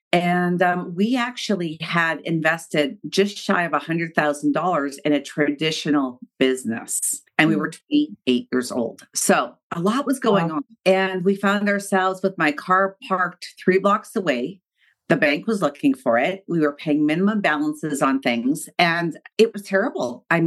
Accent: Canada; I'm Canadian

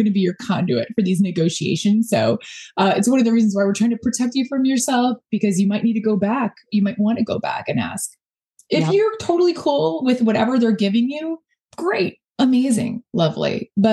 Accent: Chicago, Illinois, United States; accent: Chicago; that's my Chicago accent coming in HR

